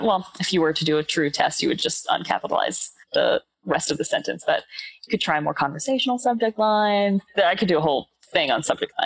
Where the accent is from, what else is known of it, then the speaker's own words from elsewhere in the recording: New Orleans, Louisiana, United States; New Orleans.